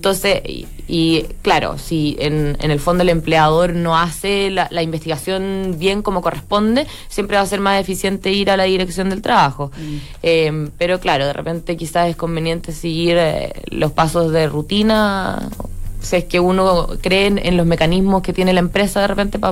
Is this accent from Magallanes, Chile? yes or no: yes; Punta Arenas, Magallanes, Chile; Sí, yo soy magallánica.